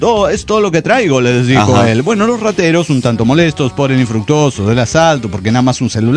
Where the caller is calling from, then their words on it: San Luis Potosí, Mexico; de San Luis Potosí